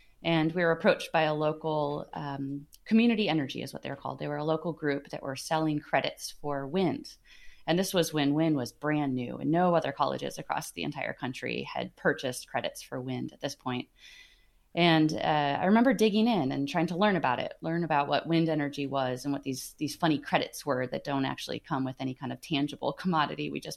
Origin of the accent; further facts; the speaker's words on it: Wisconsin, United States; So I grew up in Wisconsin, and I grew up in spending a lot of time in the North Woods of Wisconsin